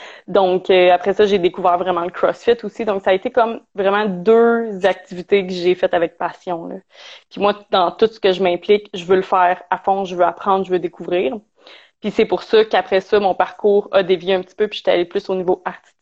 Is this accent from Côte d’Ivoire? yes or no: no; Quebec, Canada; je suis revenue par chez moi en Estrie et j'ai fondé ma petite famille.